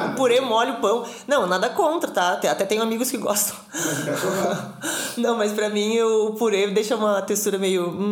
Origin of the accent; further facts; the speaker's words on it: Rio Grande do Sul, Brazil; eles não entendem alguns costumes nossos, que somos gaúchos, e que pra gente é super normal.